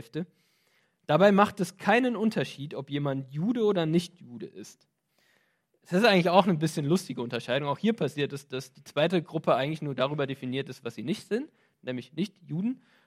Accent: Potsdam, Brandenburg, Germany; wir als Menschen hier in Potsdam. Wir als Potsdamer.

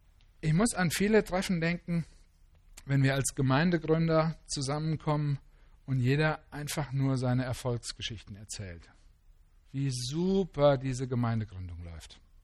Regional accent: Germany; Ich bin ein Mensch, ich bin ein Mann, ich bin Deutscher, ich bin Ehemann, ich bin Papa, ich bin Pastor

